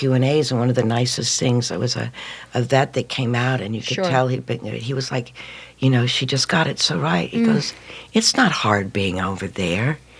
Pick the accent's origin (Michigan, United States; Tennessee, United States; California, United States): Tennessee, United States; back even in my hometown in Tennessee